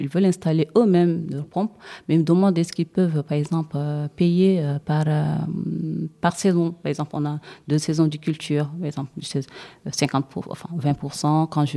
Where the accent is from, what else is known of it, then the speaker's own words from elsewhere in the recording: Trarza, Mauritania; je suis mauritanienne et je suis Paul. Je ne sais pas si c'est ça que vous appelez communauté. Mais voilà, bon, et je suis de Traza.